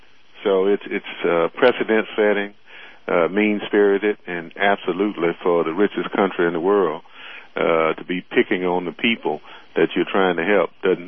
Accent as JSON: {"language": "English", "region": "Mississippi", "country": "United States", "said": "Well, you know, I'm from Mississippi, and I know what sharecropping is all about."}